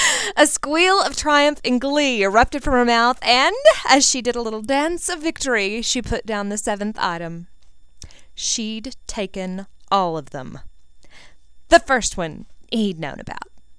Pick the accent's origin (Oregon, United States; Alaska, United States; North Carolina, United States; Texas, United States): Texas, United States; accent: Texan twang; Also, I'm not British. I'm actually a Texan, a native Texan, and so if the twang creeps in without me knowing it, I apologize for that as well.